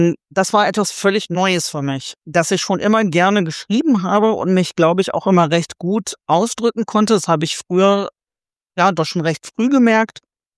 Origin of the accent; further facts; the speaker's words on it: Garbsen, Lower Saxony, Germany; Ich komme aus Garbsen bei Hannover